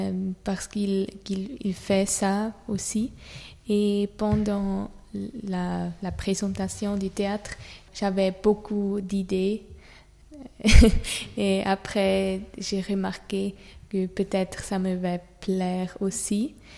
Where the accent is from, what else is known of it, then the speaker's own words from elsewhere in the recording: Zurich, Switzerland; Moi, je suis suisse et je viens de Zurich.